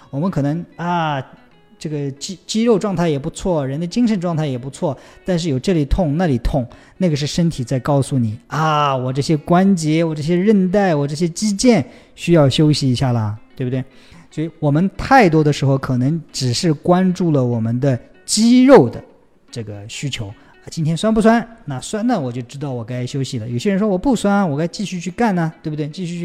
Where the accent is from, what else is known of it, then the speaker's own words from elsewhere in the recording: Taixing, Jiangsu, China; now in Shanghai, China; 我回了一趟老家我的老家在江苏泰兴，那我工作的地方在上海。